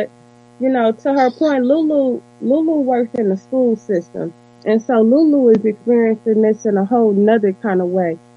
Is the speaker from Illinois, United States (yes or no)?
yes; Chicago, Illinois, United States; They prey on your kids, especially growing up in Chicago. They will prey on your kids. I was one of them kids growing up playing basketball.